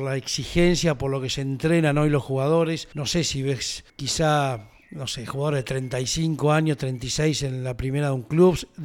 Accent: Argentina; como somos los argentinos

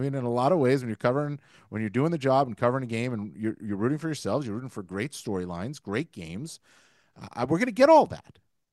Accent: United States; Listen, we all have national pride. I'm an American, right?

